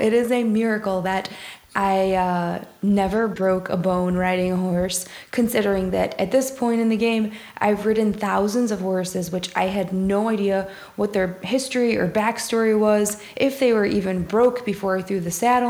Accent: Michigan, United States; But I grew up just outside of Detroit, in the suburbs of Detroit, to blue-collar parents.

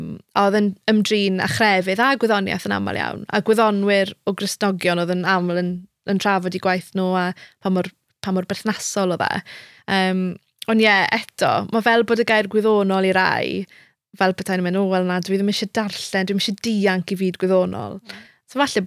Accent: Carmarthen, Wales, United Kingdom; Wel, dwi o Garfyrddin ymwreiddiol

